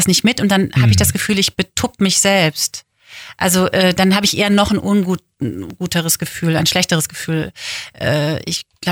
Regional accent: Cologne, North Rhine-Westphalia, Germany; born there; Meine Geburtsstadt Köln ist wunderschön, aber nicht äußerlich, sondern innerlich.

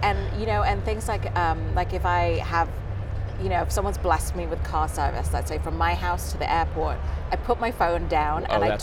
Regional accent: Dubai, United Arab Emirates; And growing up in Dubai, you just had so much available to you in its raw form.

